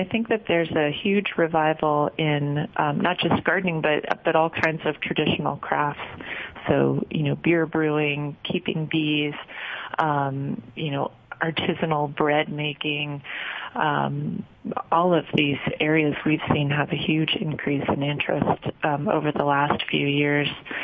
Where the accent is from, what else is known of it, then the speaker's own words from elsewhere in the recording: California, United States; Oh, I grew up mostly in California.